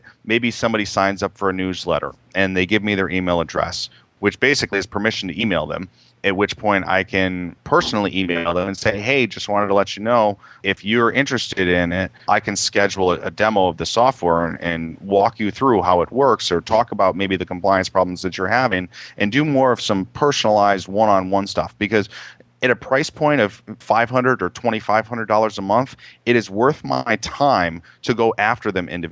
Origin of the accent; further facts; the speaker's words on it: Massachusetts, United States; any given town here in Massachusetts, and you will see at least one local bank, if not two. Here in my hometown, we have 3.